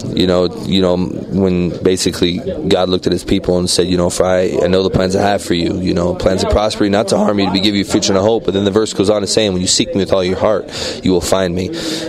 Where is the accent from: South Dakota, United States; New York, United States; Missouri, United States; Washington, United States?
Washington, United States; Spokane; a huge youth ministry out of my hometown, Spokane, Washington